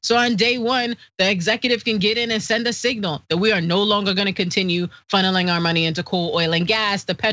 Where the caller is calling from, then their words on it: Maryland, United States; I'm calling from Maryland, which has really done a vanguard job of failing to regulate on methane